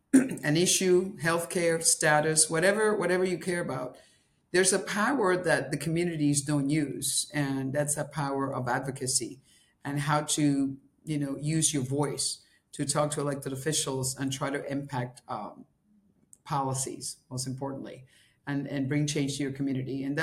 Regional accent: Guaynabo, Puerto Rico; moved away as an adult; I'm from Guaynabo, Puerto Rico. I came here like a lot of people from Puerto Rico to, you know, to go to get an education.

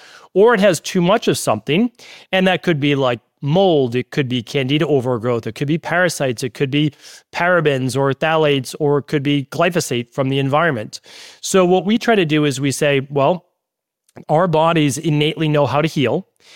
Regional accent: Medford, Massachusetts, United States; like I grew up in Medford, Massachusetts

